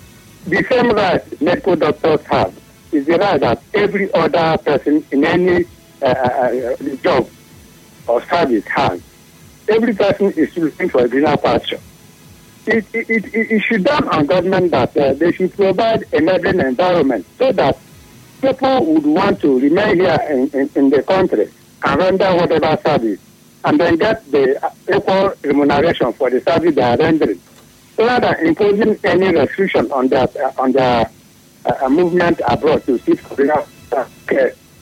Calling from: Edo, Nigeria; I'm calling from Edo.

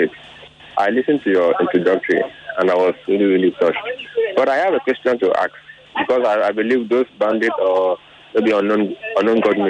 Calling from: Lekki, Lagos, Nigeria; I'm calling from Lekki.

